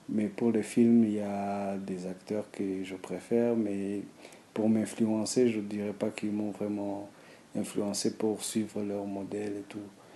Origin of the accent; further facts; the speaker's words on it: Rwanda; Je viens du Rwanda.